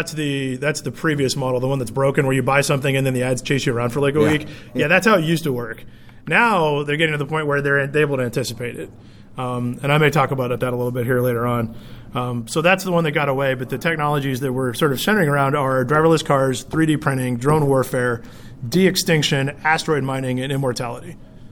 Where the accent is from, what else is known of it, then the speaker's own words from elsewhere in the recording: Lexington, Kentucky, United States; born there; And I was born in Lexington, so that's pretty close enough.